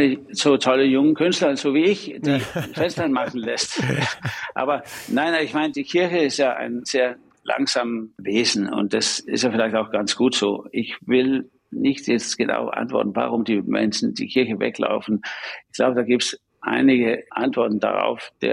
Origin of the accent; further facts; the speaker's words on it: Denmark; ich bin in Dänemark aufgewachsen, bei isländischen Eltern. Meine Familie war zum Teil sehr religiös oder mittelreligiös und einige waren nicht besonders religiös.